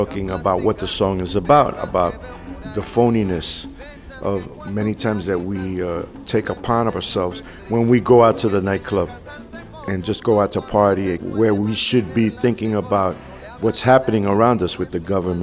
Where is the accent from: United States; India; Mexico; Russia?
United States; New York; And as a New Yorker, my Spanish was not the best.